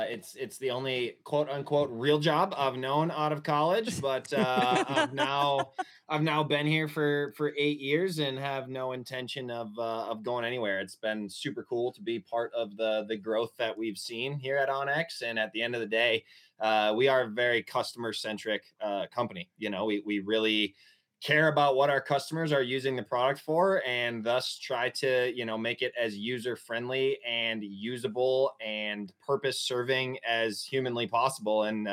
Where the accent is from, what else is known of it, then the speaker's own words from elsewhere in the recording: Wisconsin, United States; I was born and raised in Wisconsin, went to Iowa State for no other reason than to get resident deer tags